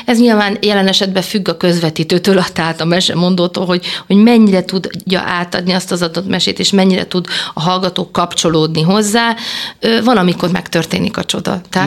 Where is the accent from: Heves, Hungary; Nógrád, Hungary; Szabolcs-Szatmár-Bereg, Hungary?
Szabolcs-Szatmár-Bereg, Hungary; Ópály; én Szabolcs-Szatmár-Bereg megyei vagyok, visszatérve Ópályba, az általános iskolámba